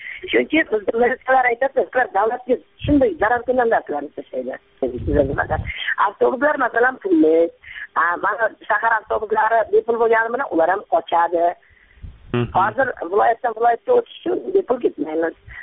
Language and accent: Uzbek; Samarkand, Samarqand Region, Uzbekistan; Samarqand.